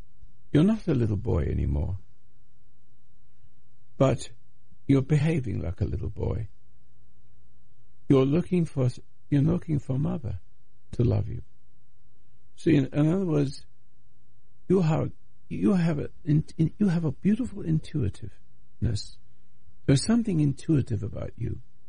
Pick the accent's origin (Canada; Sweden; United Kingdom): United Kingdom; England; now in United States; England, I'm an Englishman, American, but born in England